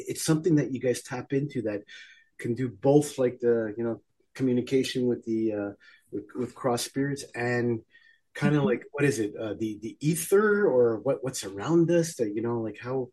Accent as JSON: {"language": "English", "country": "Canada", "said": "because I'm from Canada and you had to go"}